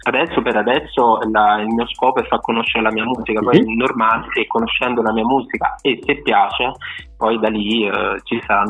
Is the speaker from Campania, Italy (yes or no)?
yes; Naples, Campania, Italy; diciamo che da napoletano posso dire che non so manco dire mamma e papà